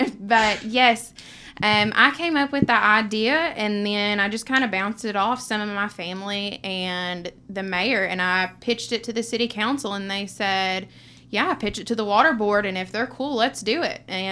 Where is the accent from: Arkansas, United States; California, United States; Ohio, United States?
Arkansas, United States; Cushman; now in Batesville, United States; So I have been living in Batesville, but obviously I'm from Cushman. All of my family lives there on my dad's side.